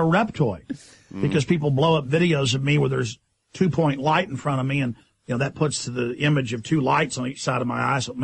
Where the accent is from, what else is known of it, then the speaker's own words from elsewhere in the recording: Dallas, Texas, United States; born there; No, I'm 35 years old, and I was born in Parkland Hospital in Dallas, Texas